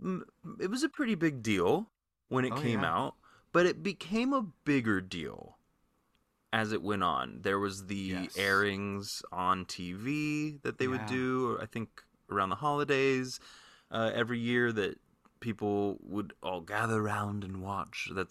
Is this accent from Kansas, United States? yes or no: yes; Kansas, United States; I saw it on stage many times because I am from Kansas.